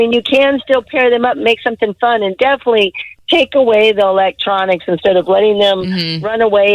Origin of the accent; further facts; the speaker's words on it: Deltona, Florida, United States; from Deltona.